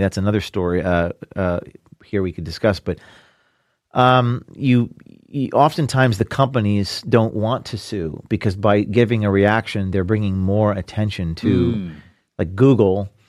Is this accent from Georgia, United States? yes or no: no; New Jersey, United States; And I'm from New Jersey, so.